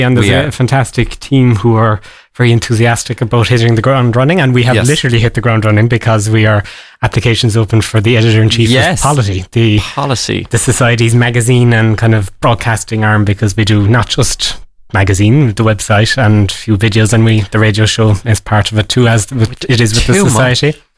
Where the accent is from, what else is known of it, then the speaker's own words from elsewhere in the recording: Ireland; given that it's always entertaining us, especially as Irish.